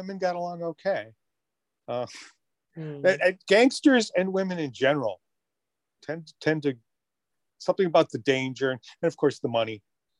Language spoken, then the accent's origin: English; Rochester, New York, United States; I should say that I am Catholic myself, and I grew up in Rochester, New York, a German American.